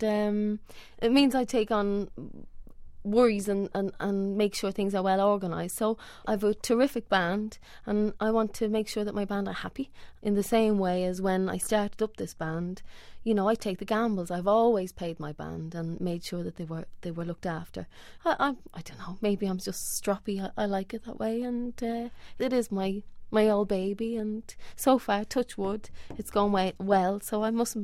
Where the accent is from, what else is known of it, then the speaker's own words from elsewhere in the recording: Ireland; now in London, United Kingdom; When I moved over from Ireland, he stole me, as they say. My brother say those English men are still coming over and stealing our women. And he brought me back to England